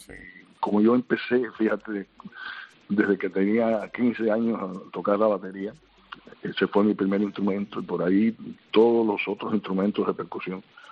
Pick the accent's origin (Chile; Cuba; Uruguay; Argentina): Cuba; Consolación del Sur, Pinar del Río; Se llama Consolación del Sur, mi pueblo, donde nací, donde me crié. A estos 14 años, yo nunca viví en La Habana. Nosotros a la gente del campo le decimos guajiro, y yo soy guajiro, yo soy del campo, crecí en un pequeño pueblo